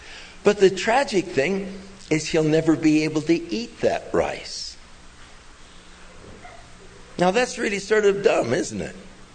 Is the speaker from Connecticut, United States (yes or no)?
no; California, United States; I was born in California, grew up in California, and I wanted to see the rest of the United States.